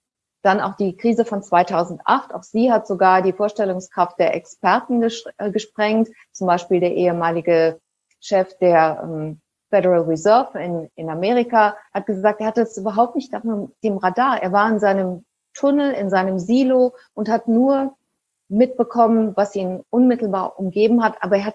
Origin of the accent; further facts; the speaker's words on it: Germany; ich bin ja auch in Deutschland groß geworden